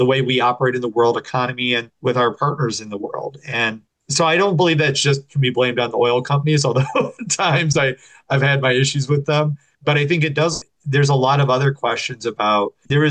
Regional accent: Wyandotte, Michigan, United States; like I grew up in Wyandotte, Michigan, the plants that were in Trenton and River Rouge that have now, shuttered

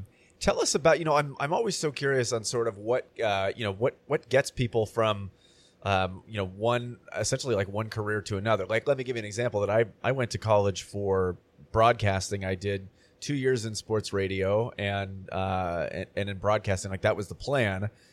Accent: Chico, California, United States; Sacramento, by the way, I'm from Chico.

